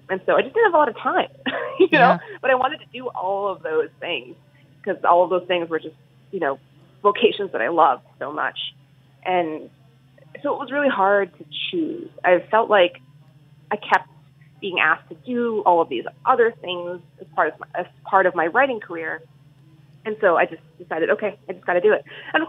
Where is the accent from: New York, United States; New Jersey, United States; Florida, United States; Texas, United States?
New York, United States; New York City; I grew up in Williamsburg. So probably all the places I liked don't exist anymore.